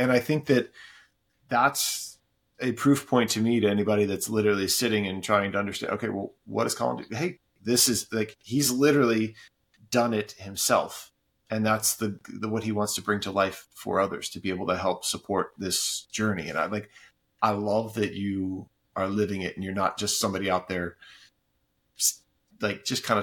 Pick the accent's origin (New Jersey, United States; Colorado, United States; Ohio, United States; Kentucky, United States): Ohio, United States; Cleveland; I mean, I'm from Cleveland originally.